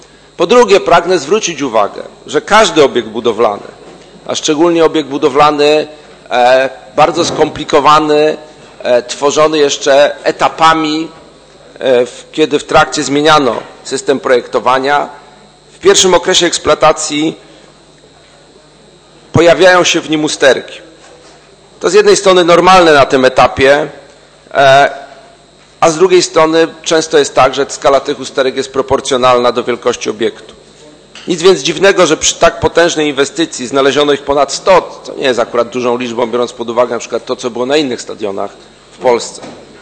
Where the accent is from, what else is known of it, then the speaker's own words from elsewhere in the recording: Poznań, Greater Poland Voivodeship, Poland; jako prezydent miasta, ale także jako poznaniak, jestem dumny z poznańskiego stadionu.